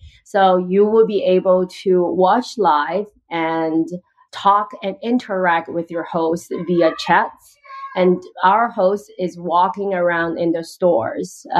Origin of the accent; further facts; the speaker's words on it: Canada; I think I mentioned I'm a Canadian. I'm actually stuck in Vancouver since March.